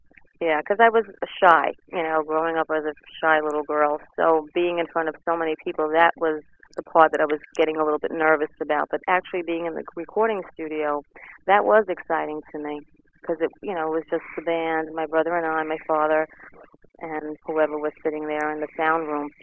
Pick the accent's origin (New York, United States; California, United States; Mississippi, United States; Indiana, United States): New York, United States; Manhattan; I grew up in Manhattan, Lower East Side, born and raised there.